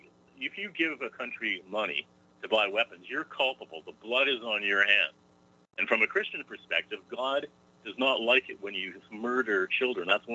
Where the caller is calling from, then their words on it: Canada; And I'm talking from Canada. We have our problems, too, believe me.